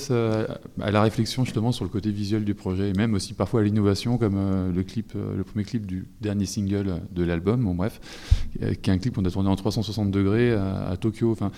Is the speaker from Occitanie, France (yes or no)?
no; Pays de la Loire, France; born there; En fait, on est né dans le Maine-et-Loire, dans le 49, donc c'est juste après le 48